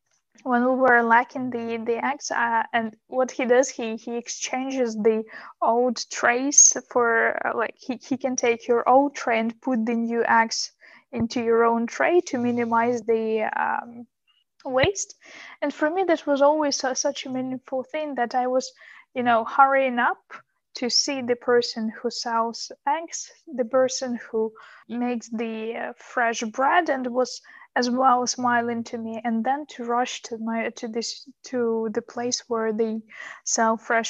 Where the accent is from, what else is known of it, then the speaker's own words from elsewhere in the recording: Sicily, Italy; Oh my gosh, Stefano comes from Calabria. I come from Sicily.